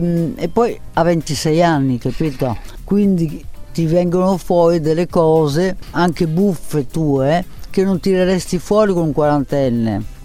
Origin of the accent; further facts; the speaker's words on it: Venice, Veneto, Italy; sono veneziana e quindi è una forza in più.